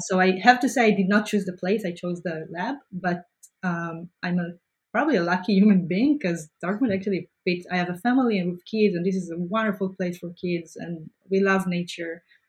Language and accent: English; Israel; And I come from Israel, where you choose your major when you start college, not afterwards.